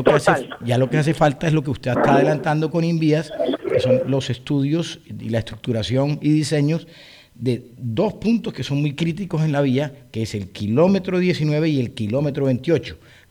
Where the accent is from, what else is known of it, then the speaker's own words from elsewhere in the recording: Colombia; los grandes perdedores somos todos los colombianos